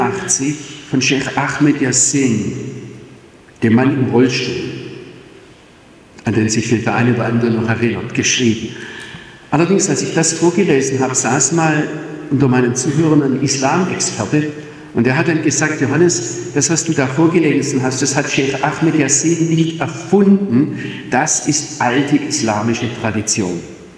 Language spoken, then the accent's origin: German; Germany; Bei uns in Deutschland gab es sowas, glaube ich, nur in der DDR.